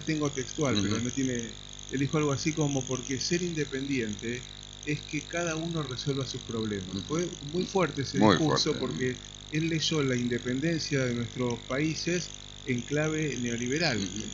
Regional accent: Buenos Aires, Argentina; vengo de la ciudad de Buenos Aires, ¿no?

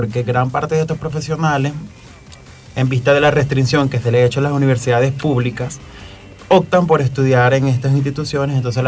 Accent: Venezuela; es difícil para nosotros como venezolanos tomar ciertas decisiones. Entre ellas es dejar el país.

